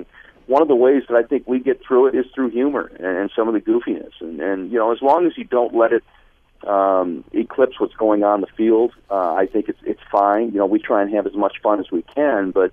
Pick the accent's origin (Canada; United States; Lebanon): United States; Detroit, Michigan; it's a dream come true for me as a native Detroiter to be able to do games for my hometown team.